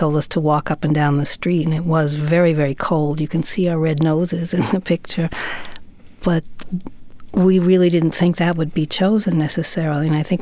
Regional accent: Queens, New York, United States; Well, it's more a question of where I grew up in Queens.

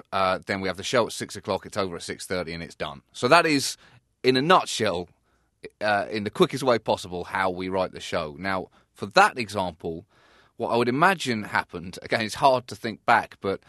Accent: United Kingdom

